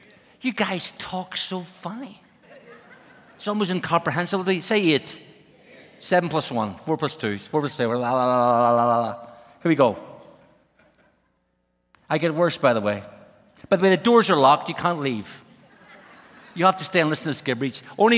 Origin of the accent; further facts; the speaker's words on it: Ireland; now in Brussels, Belgium; I come from Ireland. I live in Brussels, Belgium.